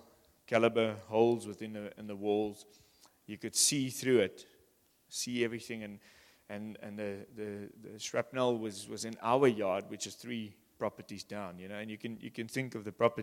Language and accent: English; Oshakati, Oshana, Namibia; also born or lived in Windhoek; I was born in Windhoek and we lived in Oshakati for 3 or 4 years.